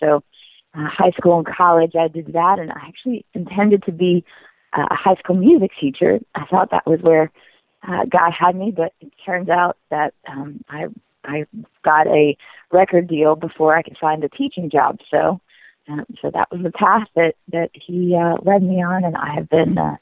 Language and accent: English; Jackson, Mississippi, United States; I grew up in Jackson, Mississippi, so there's lots of R&B influence, gospel, blues.